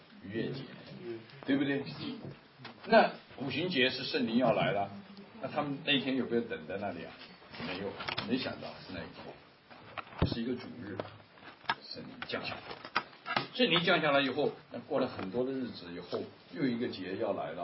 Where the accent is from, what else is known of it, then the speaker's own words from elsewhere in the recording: China; 如果让我们中国人的话是不行啊